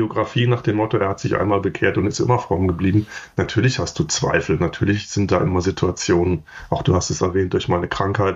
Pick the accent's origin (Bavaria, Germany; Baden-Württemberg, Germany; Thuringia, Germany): Baden-Württemberg, Germany; Schriesheim; also born or lived in Duisburg; Ich bin in Duisburg geboren, im Pott. Mittendrin, habe da nur 4 Jahre verbracht, bin dann bei Heidelberg aufgewachsen, in Schriesheim, wer das kennt, das ist ein wunderschönes Städtchen.